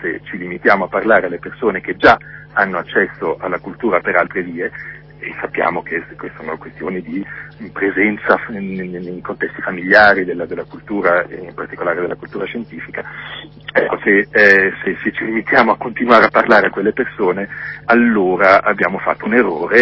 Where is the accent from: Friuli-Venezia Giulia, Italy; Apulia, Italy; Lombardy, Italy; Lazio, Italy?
Lombardy, Italy; Milan; born there; della mia città natale, che è Milano